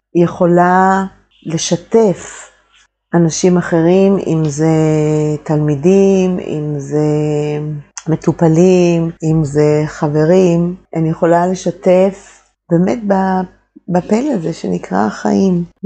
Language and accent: Hebrew; Northern District, Israel; והטבע היה נהדר, זה היה בגליל המערבי, שזה מקום יפהפה